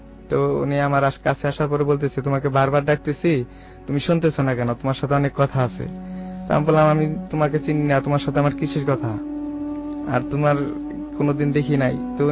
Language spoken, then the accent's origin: Bangla; Tangail, Dhaka Division, Bangladesh; টাঙ্গাইল থেকে রাথুরে গ্রাম।